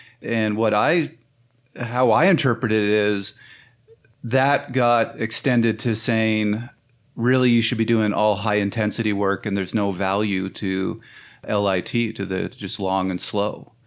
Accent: Canada; I'm Canadian.

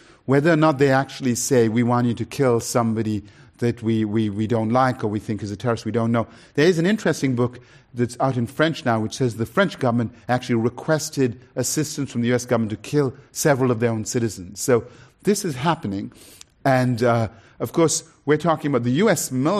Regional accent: United Kingdom; born there; in this country, in Britain, I'm a British citizen, I was born there

